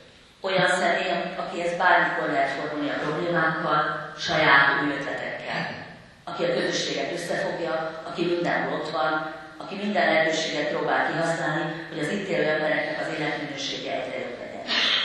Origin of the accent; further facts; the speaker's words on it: Szeged, Csongrád-Csanád, Hungary; born there; now in Hódmezővásárhely, Hungary; Szegeden születtem, de a gyökereim Békés megyeiek, édesanyám Békés csabai, édesapám pedig mezőbeli elszármazott. Tanulmányaimat Szegeden, Baján és Debrecenben végeztem, főiskolán és egyetemen, Vásárhelyre mentem férjhez